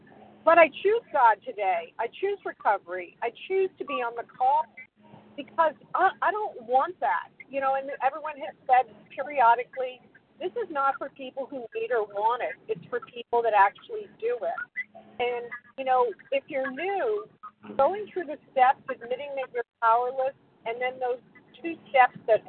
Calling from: New Hampshire, United States; New Hampshire.

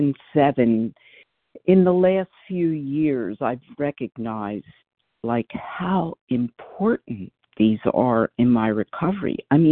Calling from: Philadelphia, Pennsylvania, United States; from outside of Philadelphia, Pennsylvania.

